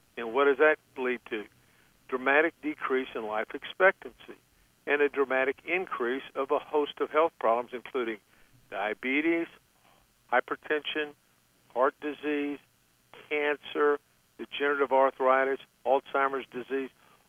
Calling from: Katy, Texas, United States; So I'm in the city, and Katy is just a suburb of Houston. So we always like to say we're from the Houston area

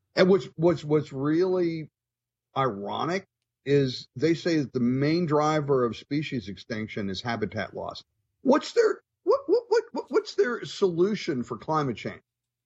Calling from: Pennsylvania, United States; I'm calling you from Pennsylvania this morning.

